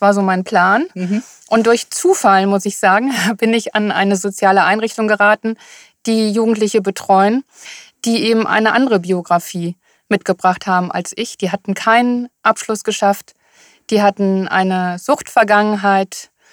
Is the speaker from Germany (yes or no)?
yes; Rhineland, Germany; Ja, also ich bin eine Rheinländerin